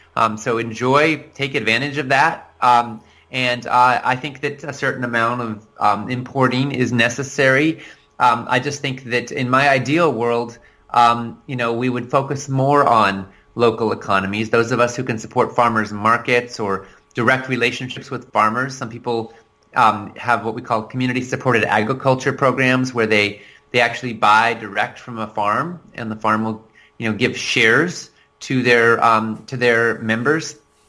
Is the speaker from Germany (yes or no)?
no; United States; And as one American here who is opposed to this madness